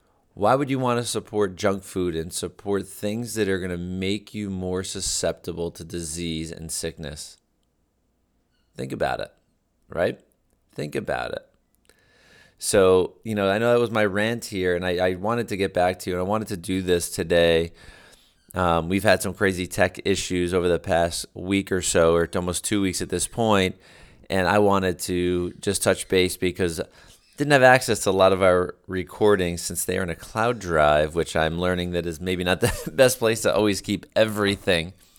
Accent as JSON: {"language": "English", "country": "United States", "said": "I'm a person. I'm a human. I'm an American."}